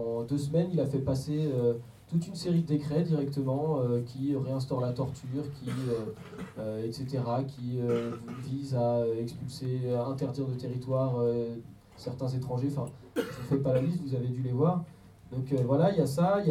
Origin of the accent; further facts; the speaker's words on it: Nantes, Pays de la Loire, France; qui nous touche tous en tant que Nantais, en tant qu'habitant de l'Ouest